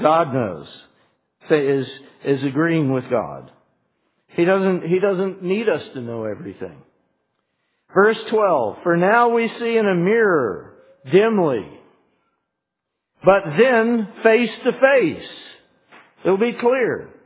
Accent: Charleston, South Carolina, United States; born there; Anybody here ever been to Folly Beach? Down near Charleston. I was born in Charleston.

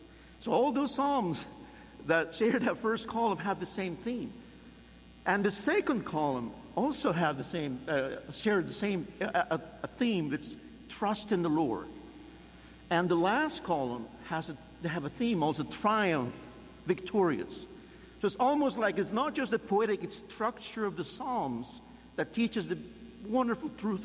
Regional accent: Peru; now in United States; I'm originally from Peru, South America. I lived in the United States more than half of my life

